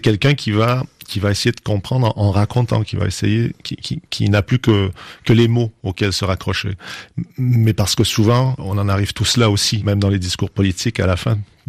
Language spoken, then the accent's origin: French; Quebec, Canada; moved away as an adult; now in France; Je suis un Québécois qui vit en France depuis 20 ans